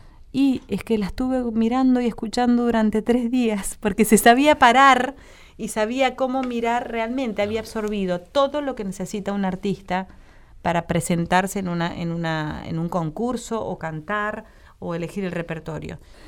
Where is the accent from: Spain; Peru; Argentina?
Argentina; somos argentinos